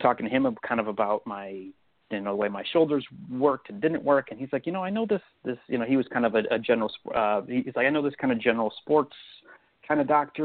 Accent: Crystal Lake, Illinois, United States

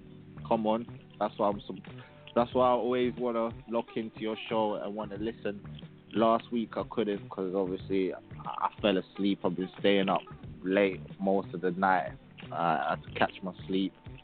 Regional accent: London, United Kingdom; I'm from London, calling from London.

